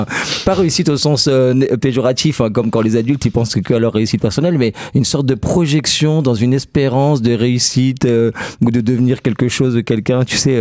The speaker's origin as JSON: {"language": "French", "region": "Grand Est", "country": "France", "tie": "born or raised there", "said": "quand j'étais petit au Champ-le-Bœuf"}